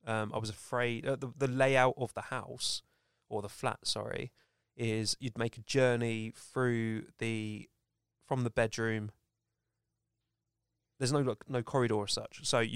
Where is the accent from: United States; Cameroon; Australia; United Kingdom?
United Kingdom; Greenwich, London; born there; I was born in Greenwich, if anyone's asking. It's a hospital that was had asbestos in it, so they had to rip it down, East Greenwich.